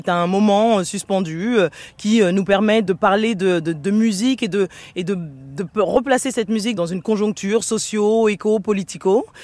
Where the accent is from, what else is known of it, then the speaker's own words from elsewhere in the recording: France; born there; je suis originaire de ce continent et pourtant je suis née en France, de parents originaires de Guinée-Bissau